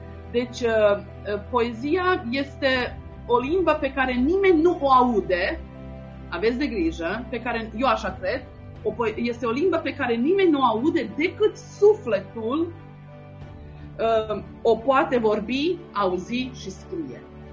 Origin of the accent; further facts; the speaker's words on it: Vojvodina, Serbia; Părinții mei, bunicii mei, străbunicii mei n-au venit din România. Noi, ai mei sunt întotdeauna aici, așa a aplicat granița, știți? Deci Banat, în Banatul istoric mă găsesc.